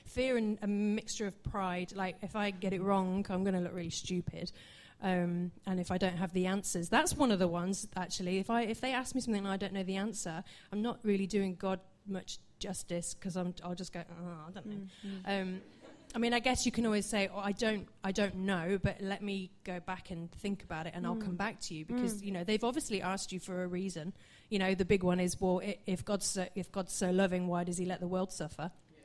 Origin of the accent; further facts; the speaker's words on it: United Kingdom; it's just a bit awkward, and I'm very British. So it's, very British problems.